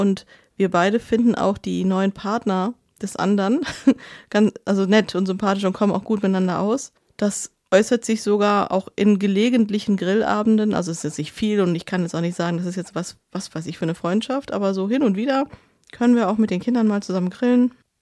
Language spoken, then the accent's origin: German; North Rhine-Westphalia, Germany; moved away; für den ich meine Heimat Ruhrgebiet verlassen habe.